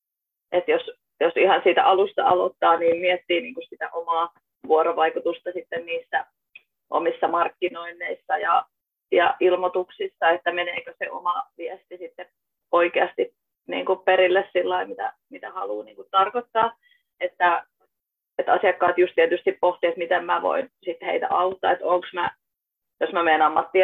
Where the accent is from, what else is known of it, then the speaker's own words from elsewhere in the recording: Kangasala, Pirkanmaa, Finland; now in Kittilä, Finland; Joo, tällä hetkellä me asutaan täällä Levillä, eli täällä Kittilässä. Ja itse olen kotoisin tuolta Kangasalta, mutta ollaan nyt muutettu tänne tuossa parisen vuotta sitten.